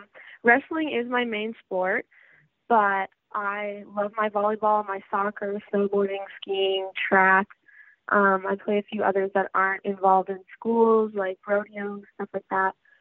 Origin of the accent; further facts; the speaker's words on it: Hazelton, British Columbia, Canada; now in Smithers, Canada; I am originally from Hazleton, but I just moved to Smithers, and I'm back and forth between the two for schooling.